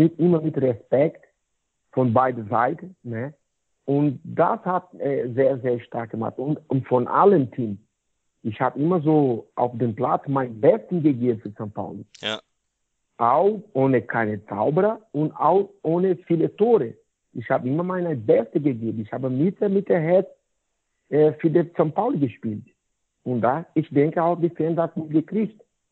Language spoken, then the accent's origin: German; Goiânia, Goiás, Brazil; German is a second language; Deswegen ist mein Job hier in Goiânia, so meine Heimat, ist sehr, sehr willkommen für viele Eltern.